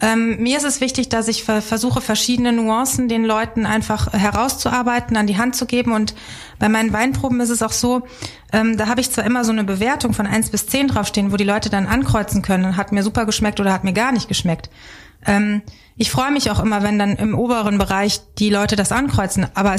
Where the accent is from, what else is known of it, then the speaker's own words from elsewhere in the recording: Linz am Rhein, Rhineland-Palatinate, Germany; born there; Ich komme ja aus Linz am Rhein gebürtig, das ist da, wo die A in den Rhein mündet. Genau, Mittelrhein liegen wir mittendrin im Anbaugebiet